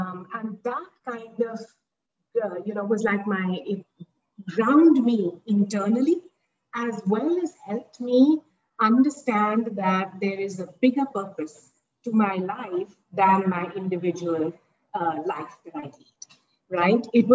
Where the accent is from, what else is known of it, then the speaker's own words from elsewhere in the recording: Mumbai, Maharashtra, India; I have been born and brought up in Mumbai and gone to school, college in a fairly comfortable fashion.